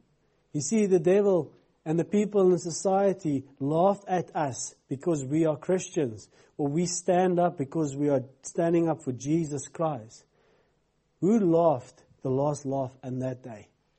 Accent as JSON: {"language": "English", "country": "South Africa", "first_language": "Afrikaans", "second_language": "English", "said": "I couldn't even read Afrikaans. What about English? Afrikaans is my native tongue."}